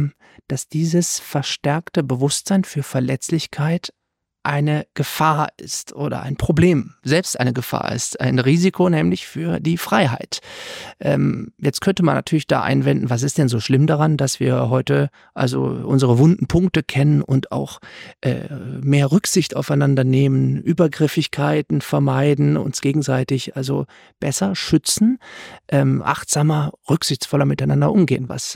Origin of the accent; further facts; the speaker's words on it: Rhine, Germany; ich bin am Rhein aufgewachsen